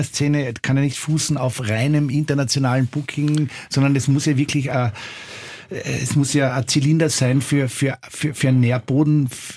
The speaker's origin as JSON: {"language": "German", "country": "Austria", "said": "weil unser Club in Wien ist und wir sind Österreicher"}